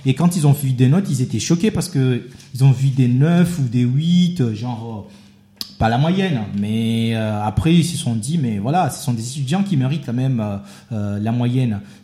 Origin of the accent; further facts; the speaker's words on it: Morocco; now in France; j'ai vu sur le programme du Maroc, c'est là où j'ai eu ma licence, bah, on est des Marocains